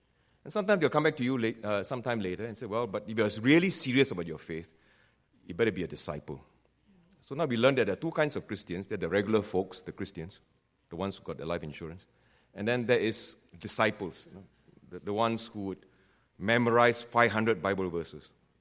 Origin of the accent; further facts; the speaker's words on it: Penang, Malaysia; So I was from Malaysia, as been told, from Penang, this island in the north of Malaysia.